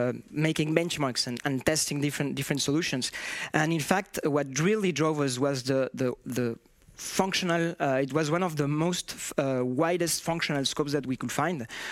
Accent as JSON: {"language": "English", "country": "Mexico", "tie": "born or raised there", "moved": "as an adult", "lives_now": "France", "said": "I always like to say that I'm Mexican. And so I was born in Mexico, and since I was a little boy, I used these pens"}